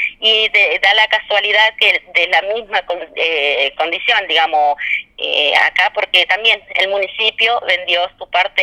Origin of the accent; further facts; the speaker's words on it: Catriel, Río Negro, Argentina; nuestra comunidad es muy conocida, nos conocen todos porque somos de Catriel, así que Catriel no es una ciudad muy grande